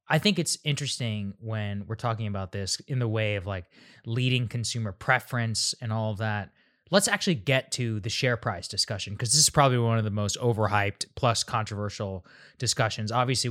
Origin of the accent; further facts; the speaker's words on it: Texas, United States; I mean, look, I'm from Texas. I knew a lot of people with pickup trucks